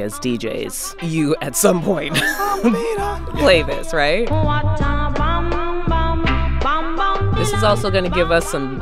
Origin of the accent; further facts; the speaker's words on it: Jamaica; And because I am Jamaican, we're going to start with a song